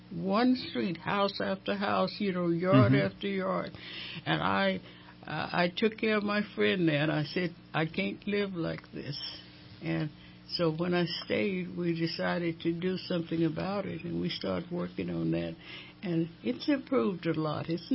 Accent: Galveston, Texas, United States; also born or lived in Warden, Texas; Well, I was born in Warden, Texas, but I lived in Galveston.

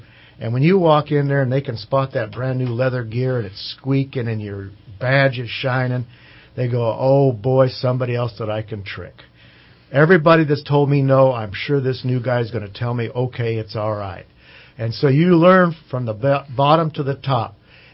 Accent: California, United States; Well, I was raised in Shasta County, and I was very proud to say that my dad was a Shasta County sheriff and promoted a sergeant years ago, and we're from the eastern part of Shasta County.

